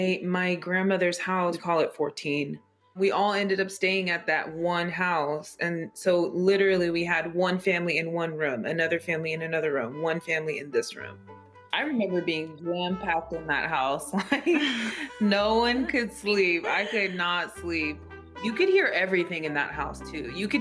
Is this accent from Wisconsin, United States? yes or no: no; San Francisco, California, United States; 14 University Street. That's the home that we grew up in San Francisco.